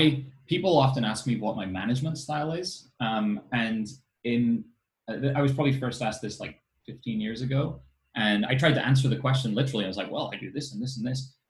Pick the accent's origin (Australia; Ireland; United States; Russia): Ireland; I grew up in Ireland. It wasn't a particularly introspective culture.